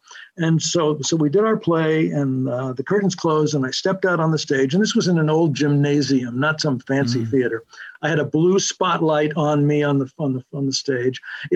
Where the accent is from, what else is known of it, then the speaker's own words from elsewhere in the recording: Maryland, United States; also born or lived in Virginia; And so we moved there, and we were first in Virginia, and then ultimately I ended up growing up in Maryland, outside of Washington, D.C.